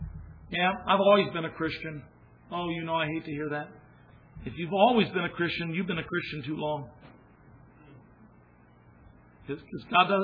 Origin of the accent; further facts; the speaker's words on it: United States; I'm as American as the rest of you, but this is foreign soil.